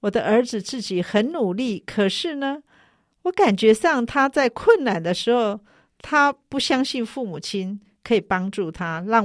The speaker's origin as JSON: {"language": "Chinese", "country": "China", "said": "我们中国人说\"易子而教\""}